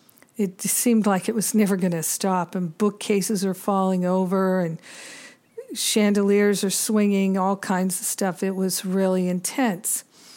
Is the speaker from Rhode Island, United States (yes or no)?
yes; Rhode Island, United States; also born or lived in Boston / Maine; My whole life, I'd grown up with the ocean to the east because I grew up in Rhode Island. I went to college in Boston and lived in Maine and et cetera, et cetera.